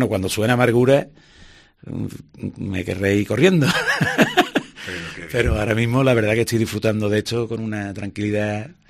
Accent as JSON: {"language": "Spanish", "town": "Seville", "region": "Andalusia", "country": "Spain", "said": "como sevillano me enorgullecía, ¿no?, ser pregonero de la Semana Santa."}